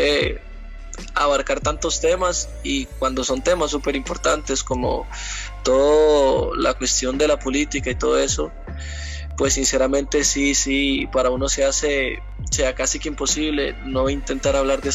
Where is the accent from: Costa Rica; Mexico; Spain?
Costa Rica; fue simplemente como mi libre expresión como costarricense en ese momento.